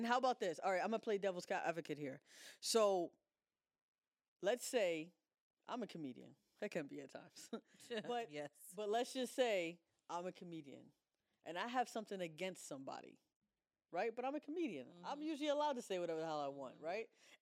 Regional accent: Philadelphia, Pennsylvania, United States; I'm trying to be the good guy, even though I'm from West Philly.

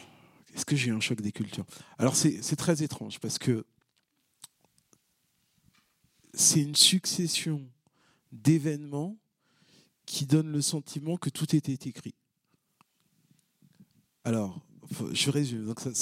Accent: Benin; retourner sur ma terre natale et puis d'aller dire bonjour à mon oncle, m'occuper de la tombe des grands-parents, etc.

